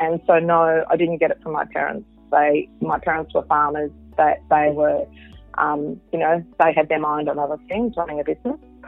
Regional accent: Rochester, Victoria, Australia; also born or lived in Gippsland; So I was born in Gippsland in Victoria, and I grew up in central Victoria in a place called Rochester, which has a population of 2,700 people.

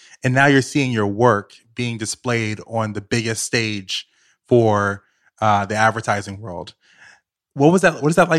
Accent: Richmond, Virginia, United States; also born or lived in New York City; growing up as a kid, I grew up in Richmond, Virginia, and New York City

